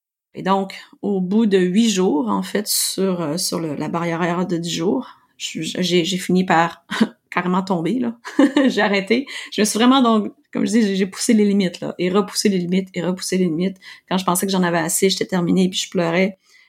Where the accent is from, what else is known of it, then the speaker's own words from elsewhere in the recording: Quebec, Canada; du haut de mes 40 ans, je suis québécoise, pure laine canadienne.